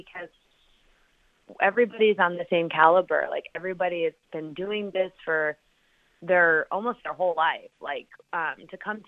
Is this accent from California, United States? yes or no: yes; Long Beach, California, United States; We're all from Long Beach, but now live in different areas. Like our bassist is in L.A. and our drummer and keyboardist live more inland. And Matt and Eric and I are still in Long Beach.